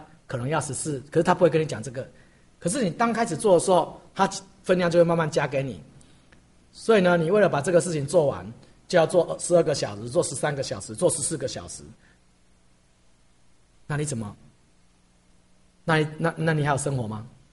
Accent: Taiwan; 如果以我的故乡来讲，事实上以前是台北市的人最忙，现在已经不是这样了。我看每一个市都是很忙，为什么？因为现在台湾就是责任制的国家。

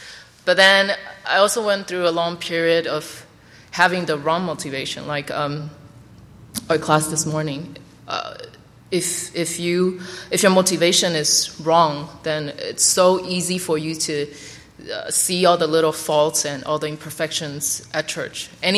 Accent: Dominican Republic; I guess some of you guys probably know that I'm from the Dominican Republic. And although I grew up there, and I've lived there for many years

